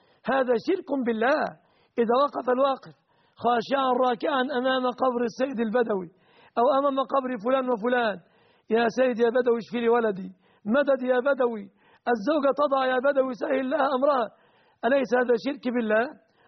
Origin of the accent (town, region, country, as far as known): Egypt